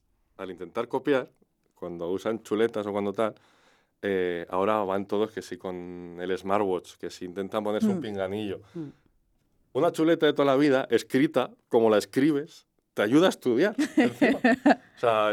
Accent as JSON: {"language": "Spanish", "town": "Pamplona", "region": "Navarre", "country": "Spain", "said": "soy de Pamplona y creo que es algo genético"}